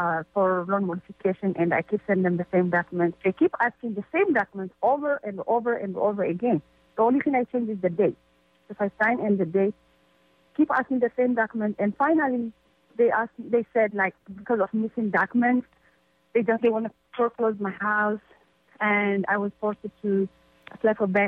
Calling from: Oakland, California, United States; I'm calling from Oakland, California

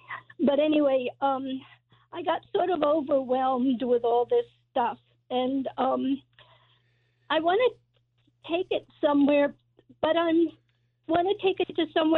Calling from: Millbrook, New York, United States; I'm calling from Millbrook, New York.

